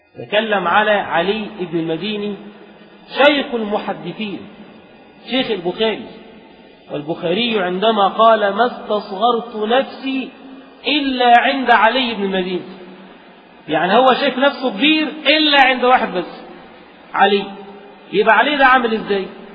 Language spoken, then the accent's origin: Arabic; Egypt; عندنا في مصر